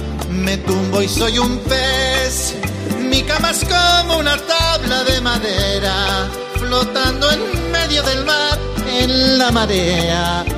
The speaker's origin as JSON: {"language": "Spanish", "country": "Puerto Rico", "said": "a diferencia de Puerto Rico, que yo soy de Puerto Rico"}